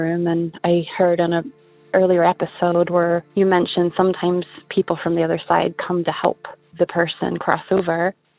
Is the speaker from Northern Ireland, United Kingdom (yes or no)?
yes; Northern Ireland, United Kingdom; now in Indiana, United States; I'm from Northern Ireland, but I live in Indiana.